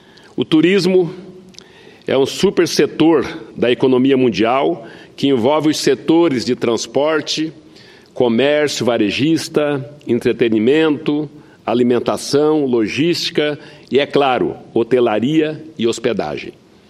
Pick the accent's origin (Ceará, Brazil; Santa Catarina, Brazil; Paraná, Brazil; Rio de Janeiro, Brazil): Santa Catarina, Brazil; eu que sou catarinense também